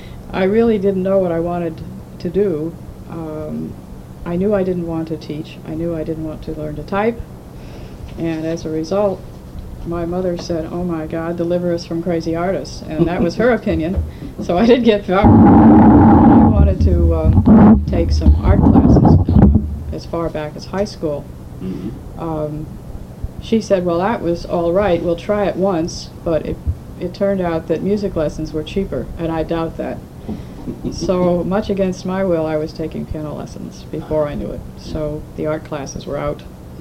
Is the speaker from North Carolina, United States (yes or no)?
no; Larchmont, New York, United States; also born or lived in Mount Vernon; Basically, I was born in Mount Vernon, New York, but I grew up in Larchmont, New York, not far from there. It's a suburb of New York City.